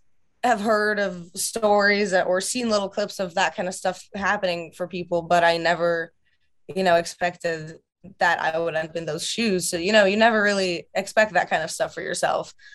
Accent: Russia; and even, you know, my home country of Russia

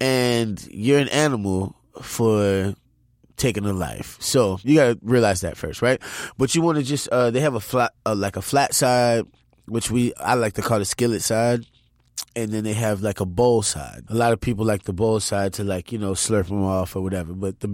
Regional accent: New Orleans, Louisiana, United States; I'm from New Orleans. I didn't see super huge oysters.

